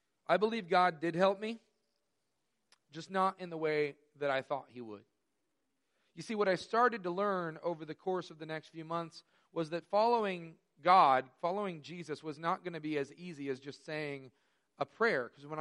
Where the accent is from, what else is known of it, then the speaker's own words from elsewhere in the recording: Carmel, United States; I was born and raised here in Carmel, and I very much lived in the Carmel bubble until that week.